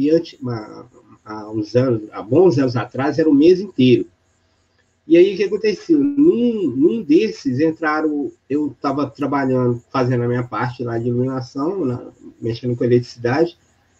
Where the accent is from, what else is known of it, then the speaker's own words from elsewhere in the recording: Sabará, Minas Gerais, Brazil; Bom, eu nasci em Sabará mesmo. Eu fui nascido e criado aqui em Sabará. Tenho 56 anos.